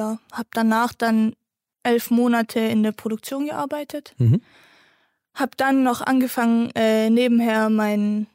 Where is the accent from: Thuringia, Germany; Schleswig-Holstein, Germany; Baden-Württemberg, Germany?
Baden-Württemberg, Germany; Nufringen; Ich komme aus Nufring. Bin dort auch zur Grundschule gegangen, bin danach dann auf die Realschule nach Böbling gegangen